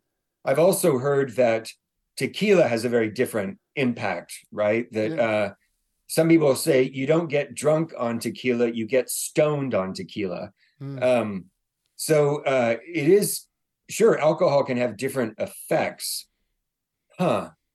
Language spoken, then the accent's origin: English; California, United States; now in Waco, United States; Yeah, I grew up in Southern California.